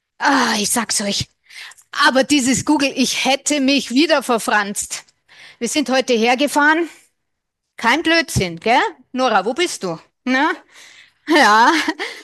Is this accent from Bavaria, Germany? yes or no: yes; Unterschleißheim, Bavaria, Germany; ich komme aus Unterschleißheim.